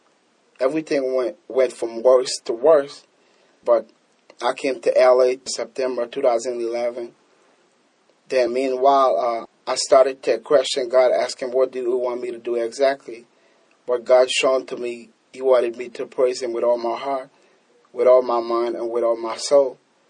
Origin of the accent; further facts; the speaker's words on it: Nassau, New Providence, Bahamas; Nassau, Bahamas.